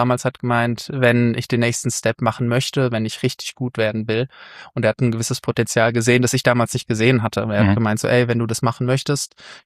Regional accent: Heidelberg, Baden-Württemberg, Germany; tatsächlich Heidelberger Urgestein. Ich bin in Heidelberg geboren, in der schönen Weststadt und bin dann dort zur Schule gegangen, bin in dreisprachig aufgewachsen.

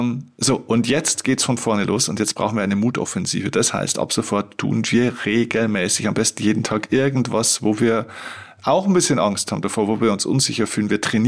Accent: Bavaria, Germany; ein kleines Männchen oder ein Manschgall, sagt man bei uns in Bayern

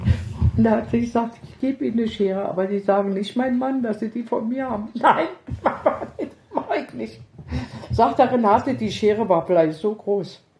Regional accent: Berlin, Germany; Kaiserdamm bei uns in Charlottenburg.

